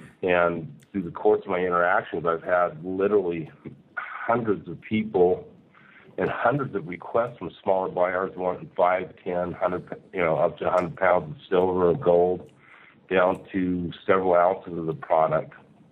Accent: Colorado, United States; now in Panama; Yeah, I'm a Native American. I grew up in Colorado.

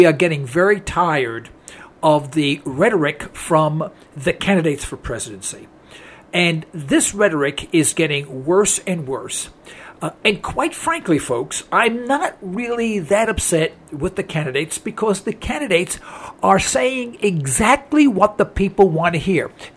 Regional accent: United States; I am absolutely ashamed to say that I am an American, you know, and I vote.

